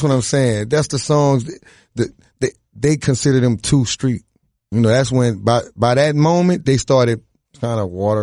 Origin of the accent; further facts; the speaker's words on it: New Orleans, Louisiana, United States; just the fact that I'm from New Orleans, I got attitude.